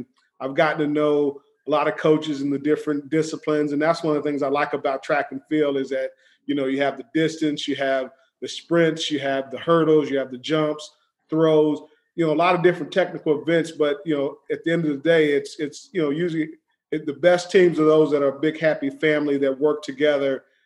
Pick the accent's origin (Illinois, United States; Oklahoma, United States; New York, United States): Oklahoma, United States; So I'm familiar with the track scene growing up in Oklahoma.